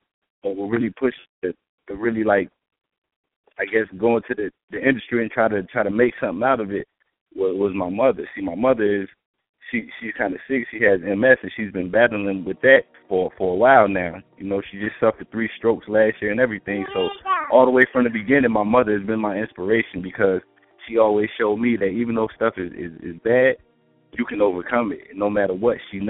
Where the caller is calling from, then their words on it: North Carolina, United States; I'm calling from North Carolina.